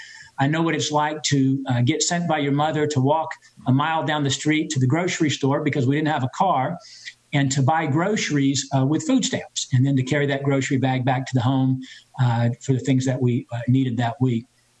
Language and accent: English; Lynchburg, Virginia, United States; I grew up in the Lynchburg area, moved there when I was 9 years old.